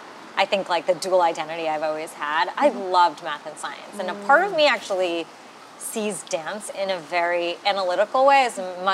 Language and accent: English; United States; was so beautiful to sort of learn about my culture, my heritage, where I had come from, especially growing up in America.